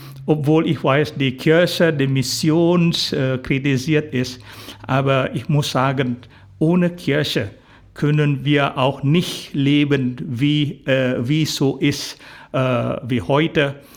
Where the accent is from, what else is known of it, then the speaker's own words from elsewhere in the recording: Indonesia; German is a second language; Ich komme aus Indonesien und ich verstehe, was die Bedeutung von Armut